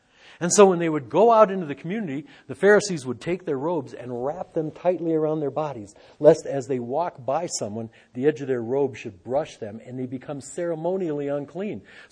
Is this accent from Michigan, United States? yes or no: yes; Detroit, Michigan, United States; Where better than Detroit, Michigan, my hometown?